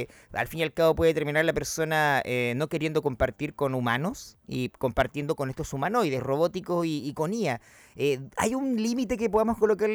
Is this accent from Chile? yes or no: yes; Chile; ¿estamos nosotros preparados como los chilenos para esto?